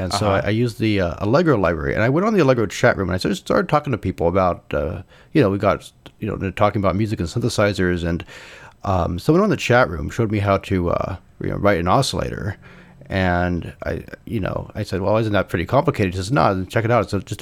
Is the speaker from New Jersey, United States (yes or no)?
no; California, United States; now in San Francisco, United States; I'm from SoCal, and I live now in San Francisco.